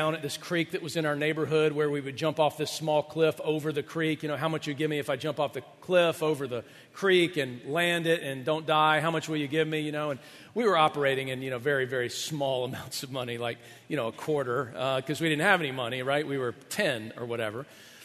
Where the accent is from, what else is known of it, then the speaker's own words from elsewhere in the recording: Atlanta, Georgia, United States; I didn't live in the woods with just a banjo. It was, I lived in the Atlanta area, but growing up